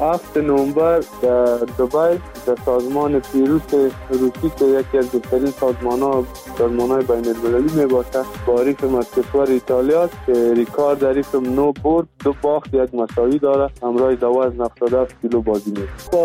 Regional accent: Afghanistan; تنها افغانستان یعنی از آسیا من اشتراک میکنم

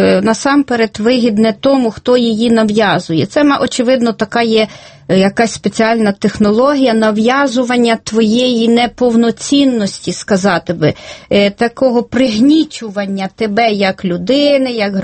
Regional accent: Chernivtsi, Chernivtsi Oblast, Ukraine; Я в Європі, я народилася в Європі. Мої Чернівці

